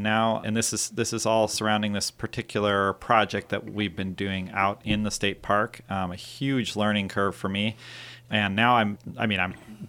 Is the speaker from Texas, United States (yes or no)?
no; Seldovia, Alaska, United States; I grew up in Soldovia, spent a lot of time wandering around in the woods